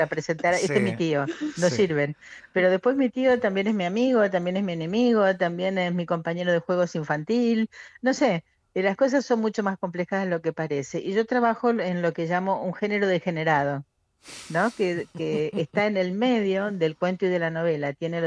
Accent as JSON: {"language": "Spanish", "country": "Argentina", "moved": "yes", "said": "como inmigrante, yo soy argentina, yo he tenido que construir otra familia, porque la mía quedó atrás, quedó en Argentina"}